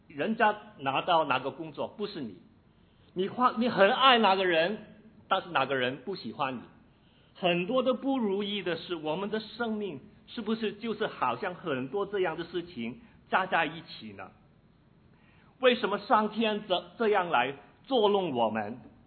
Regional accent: Hong Kong; now in Australia; 我从香港来，所以我就特别感觉45个香港这么厉害

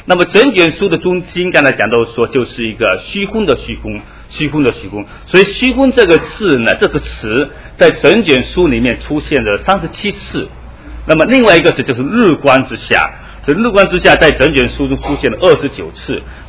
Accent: Fuqing, Fujian, China; now in Australia; 因为我是从福清来的，虽然很多人说我不像福清人啊，但是你知道我们生活在福清呢

